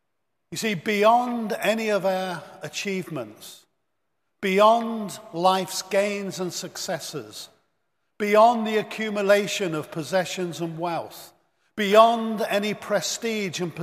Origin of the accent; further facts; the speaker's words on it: England, United Kingdom; when I grew up in England as a young man.